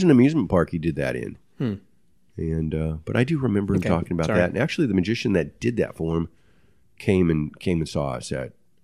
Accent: Dallas, Texas, United States; But I go, oh, that's in Dallas. I go, I'm from Dallas.

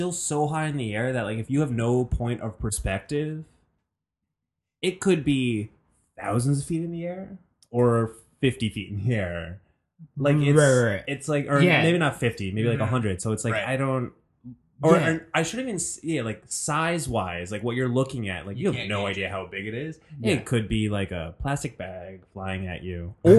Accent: New Jersey, United States; Yeah, I'm from Jersey

